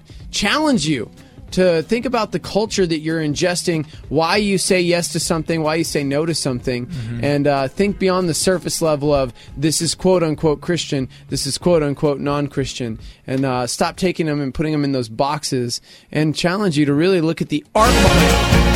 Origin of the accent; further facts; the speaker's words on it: Lubbock, Texas, United States; I'm from Lubbock, Texas, like West Texas, the like crappy little Texas where it's like cowboys and nothing.